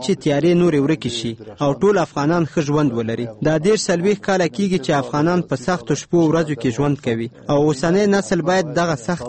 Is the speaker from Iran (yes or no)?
yes; Iran; now in Afghanistan; زه ایرانی یم، له دیارلسو کلونو را په دې خوا په افغانستان کې د مهاجرت شپې ورځې تېروم.